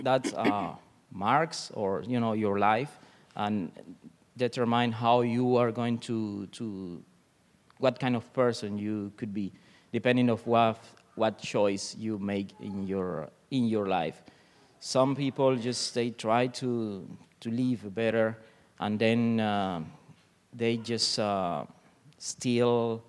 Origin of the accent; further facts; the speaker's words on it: Cuba; English is a second language; Growing in that condition, when you become Christian, you are real.